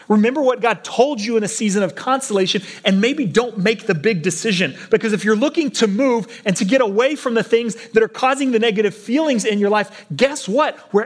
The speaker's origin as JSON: {"language": "English", "region": "Texas", "country": "United States", "tie": "born or raised there", "said": "You know, I grew up in Texas where it's dry and arid."}